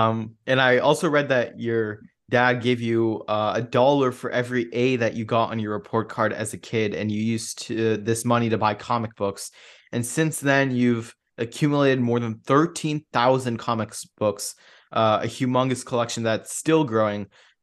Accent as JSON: {"language": "English", "town": "Davis", "region": "California", "country": "United States", "tie": "born or raised there", "said": "Yeah, and I've been also following the UC Davis Aggies athletics all my life growing up in Davis"}